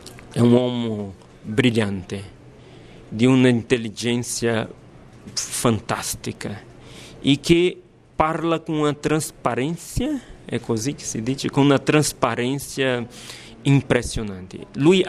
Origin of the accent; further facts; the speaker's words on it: Fortaleza, Ceará, Brazil; born there; Italian is a second language; Io sono nato a Fortaleza, nel nord-est del Brasile.